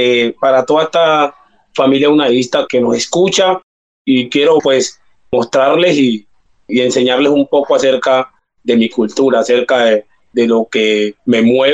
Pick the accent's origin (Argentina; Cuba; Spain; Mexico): Cuba; soy cubano, pero la raíz viene de África